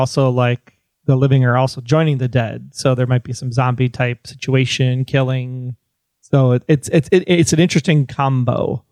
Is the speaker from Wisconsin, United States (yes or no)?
yes; Wisconsin, United States; And I'm from Wisconsin, so I lived a lot of these stories and researched a lot of these stories.